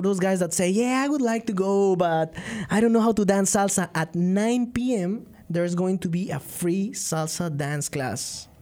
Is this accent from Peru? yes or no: yes; Peru; moved away as an adult; I'm originally from Peru.